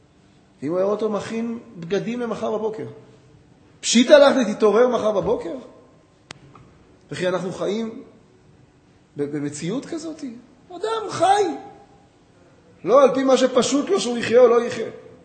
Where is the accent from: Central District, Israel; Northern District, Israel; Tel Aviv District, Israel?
Tel Aviv District, Israel; Bat Yam; אני גדלתי בבת ים ליד רחוב כזה.